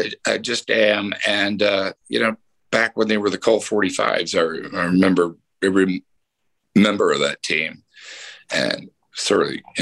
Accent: Houston, Texas, United States; I'm from Houston

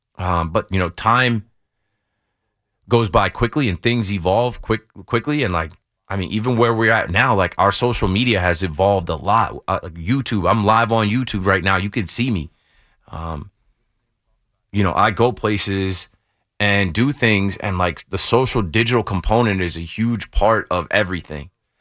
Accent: New Jersey, United States; Like, I'm not from New York. I'm from New Jersey.

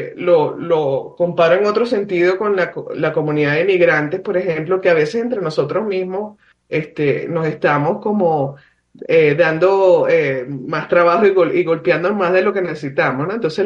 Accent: Venezuela; O sea, tú eres colombiano, asumo, y yo soy venezolana.

